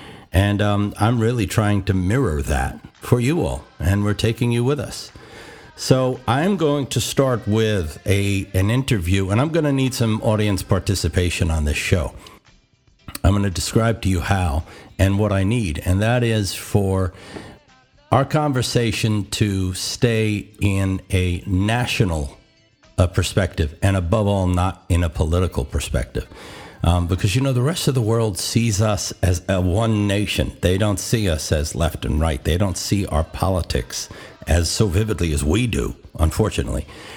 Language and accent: English; New York, United States; You know, I grew up in New York and in Long Island, and of course we celebrated July 4th